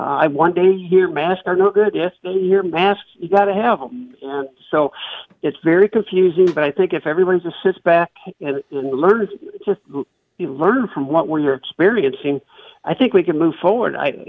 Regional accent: St. Clair, United States; I have been born and raised in St. Clair. I went to school here. I everything I've done is in St. Clair County. I come up from a family that basically we're farmers

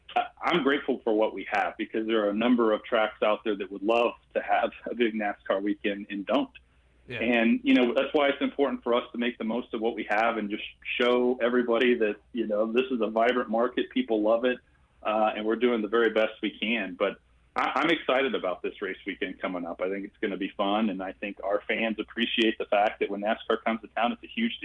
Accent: Missouri, United States; I mean, I grew up in Missouri. I grew up a Missouri fan.

